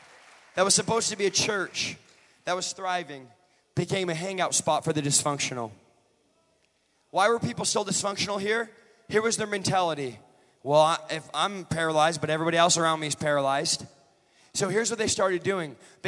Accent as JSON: {"language": "English", "region": "Georgia", "country": "United States", "said": "I am from Georgia. Y'all better help me preach this morning."}